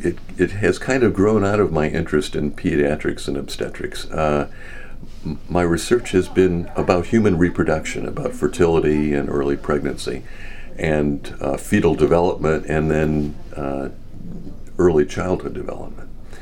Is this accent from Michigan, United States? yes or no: yes; Michigan, United States; I grew up in Michigan.